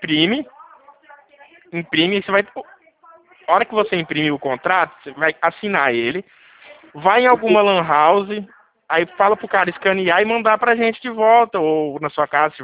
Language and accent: Portuguese; Dracena, São Paulo, Brazil; eu sou de Dracena.